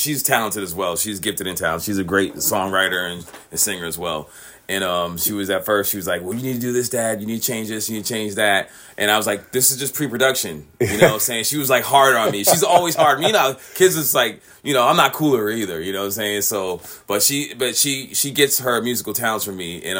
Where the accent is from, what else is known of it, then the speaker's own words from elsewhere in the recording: New England, United States; We traveled all through my hometown, New England, to Mid-South, like D.C.